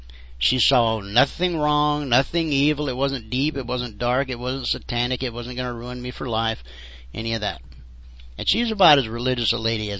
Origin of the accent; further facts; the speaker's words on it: Deep South, United States; See, I grew up in the Deep South, in the Bible Belt, okay?